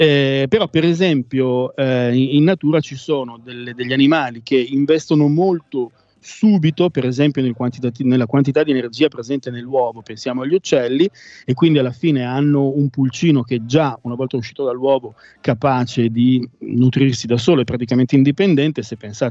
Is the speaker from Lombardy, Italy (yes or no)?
yes; Milan, Lombardy, Italy; Siamo milanesi, siamo vicini al Natale.